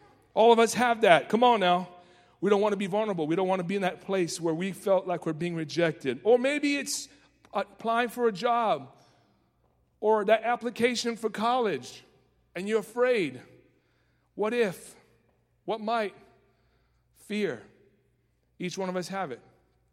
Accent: New York City, New York, United States; Because, you know, I grew up in the Bronx. In New York City, if you're not good, they don't pick you.

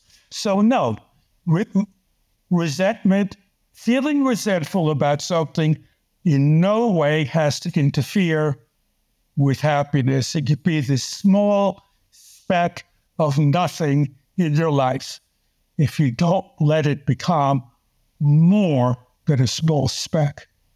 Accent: New York City, New York, United States; I was just a kid growing up in New York City playing with other kids.

